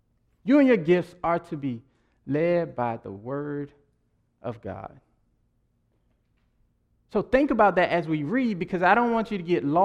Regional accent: North Carolina, United States; There's a story in my hometown in North Carolina.

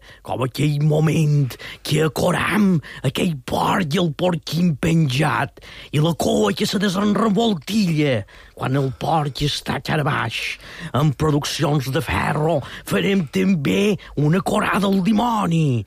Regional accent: Manacor, Balearic Islands, Spain; I de Manacor, som de Manacor. Jo sempre duc Manacor a dins el cor.

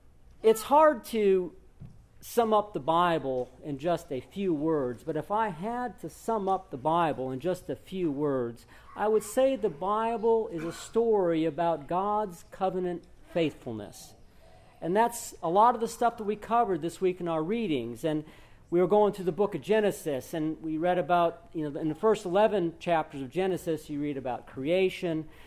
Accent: Wisconsin, United States; So I said, "Yeah, I grew up in Wisconsin, and to get to my house, you get on Interstate 35, and you drive north until it ends.

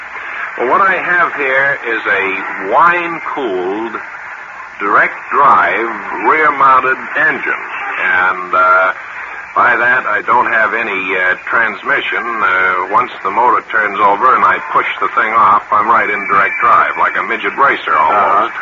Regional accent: New York, United States; I'm from Santa Mauritius, Long Island.

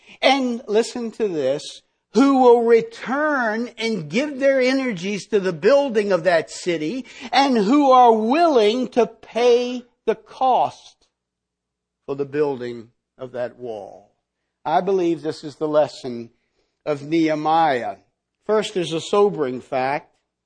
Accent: the South, United States; I'm a Southerner. You can tell that by the long drawn out words. But I'm a Southerner, and I visited New York City, numerous occasions.

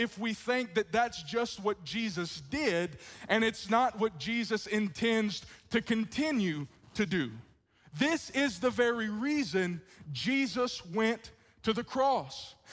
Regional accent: the South, United States; Like I said, we're from the South.

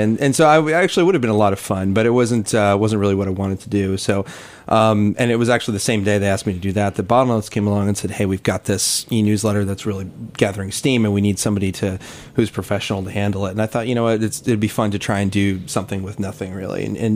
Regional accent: Naperville, Illinois, United States; also born or lived in New Jersey; I swear to God, I grew up in Naperville before my family moved to New Jersey.

